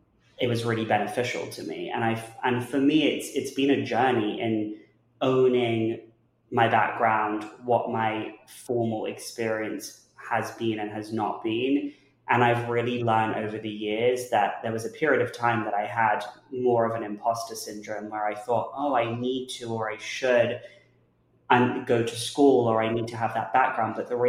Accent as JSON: {"language": "English", "region": "England", "country": "United Kingdom", "tie": "born or raised there", "said": "I think growing up in England, where it's not really the culture to just talk to everyone and anyone"}